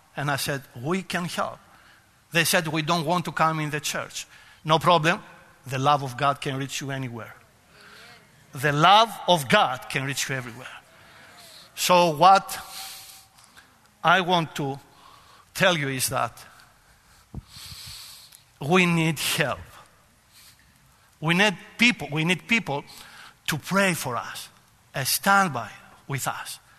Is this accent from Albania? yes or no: yes; Albania; now in Greece; because we are from Albania, they could be Greeks.